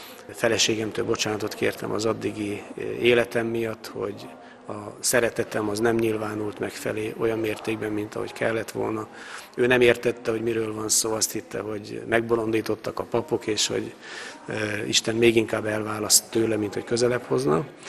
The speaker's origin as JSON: {"language": "Hungarian", "town": "Karcag", "region": "Jász-Nagykun-Szolnok", "country": "Hungary", "tie": "born there", "moved": "as an adult", "lives_now": "Sámsonháza, Hungary", "said": "Karcagon születtünk, és Sámsonházára költöztünk, egy Nógrád megyei kis falu Salgótarján közelébe, ahol csak evangélikusok élnek egyébként, szlovákiai hátterű evangélikusság él Sámsonházán, és abban a kis faluban mi letelepedtünk"}